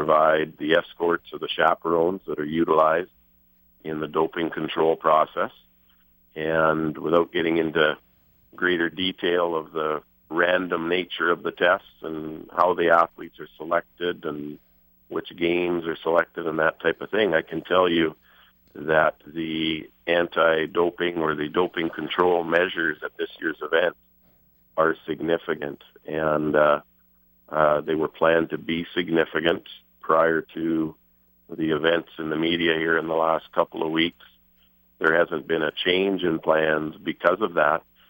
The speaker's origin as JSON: {"language": "English", "town": "Swan River", "region": "Manitoba", "country": "Canada", "said": "I'm originally from Swan River, Manitoba, so I can say as soon as our Canadians beat the hell out of the Czechs"}